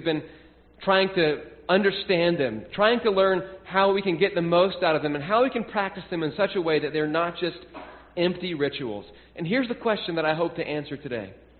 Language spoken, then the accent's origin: English; Tennessee, United States; where I grew up in Tennessee, especially in the Baptist churches